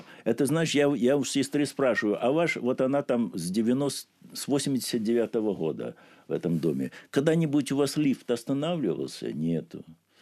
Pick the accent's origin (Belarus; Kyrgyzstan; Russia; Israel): Belarus; Вот я, например, я сам белорус